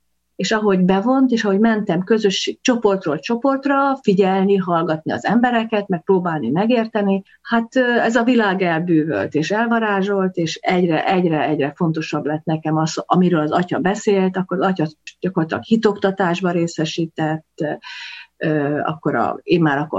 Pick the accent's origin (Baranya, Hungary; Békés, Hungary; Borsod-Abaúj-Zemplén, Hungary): Békés, Hungary; Szeghalom; born there; Szeghalmon, a Viharsarok egyik, akkor még falujában, ma már városában születtem, szocialista jellegű világ volt az, amiben születtem.